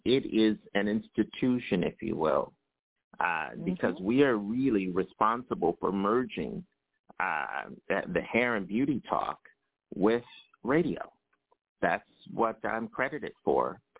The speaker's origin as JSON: {"language": "English", "town": "Philadelphia", "region": "Pennsylvania", "country": "United States", "said": "even though I'm from Philadelphia and the East Coast."}